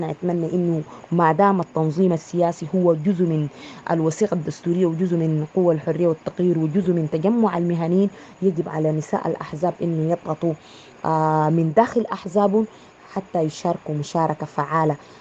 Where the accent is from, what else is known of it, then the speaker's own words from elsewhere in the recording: Sudan; أنا كنا من السودان.